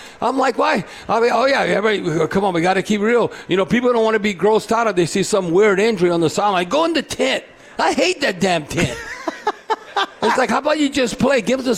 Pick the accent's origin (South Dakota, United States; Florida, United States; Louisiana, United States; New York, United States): Louisiana, United States; Cut Off; Come on, just because I'm from Cutoff, they think, oh, no, he don't know what he's doing.